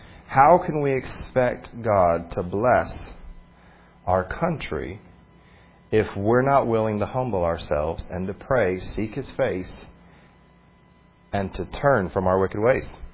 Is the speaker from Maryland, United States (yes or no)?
yes; Maryland, United States; one of the things that I'm used to growing up in Western Maryland and traveling different parts of the country